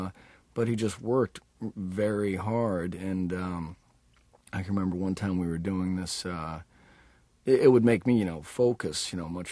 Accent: Texas, United States; Growing up in Texas, I would have to kind of hide the fact that I had absolutely no interest in the sports page.

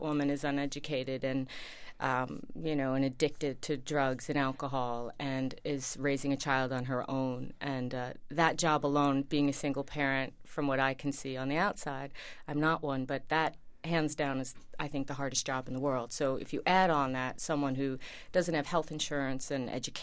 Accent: Queens, New York, United States; Well, I think I grew up in Queens, and I think there's a similar attitude

